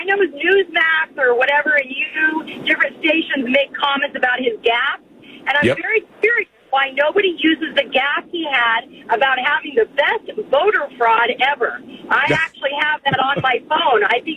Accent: United States; it's embarrassing as an American in the United States to have him as our president.

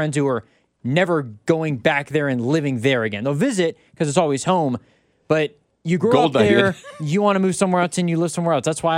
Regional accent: Indianapolis, Indiana, United States; I'm from Indianapolis. I always call that home. It's my home.

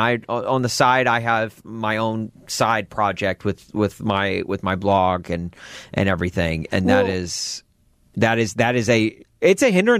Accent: Nashville, Tennessee, United States; And obviously, again, I'm from Nashville. I'm a Predators fan, which I know it doesn't sit well here with Blackhawks fans.

